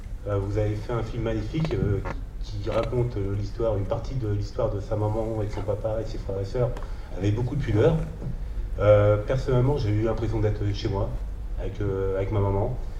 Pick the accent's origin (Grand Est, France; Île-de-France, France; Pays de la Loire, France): Île-de-France, France; Argenteuil; toute ma famille est originaire de Paris, on est d'Argenteuil, et moi j'ai immigré, dans le sud de la France.